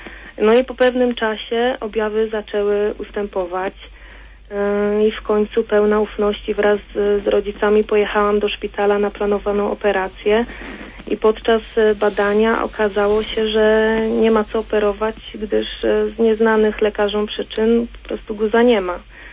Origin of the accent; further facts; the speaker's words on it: Toruń, Kuyavian-Pomeranian Voivodeship, Poland; mam 25 lat, pochodzę z Torunia.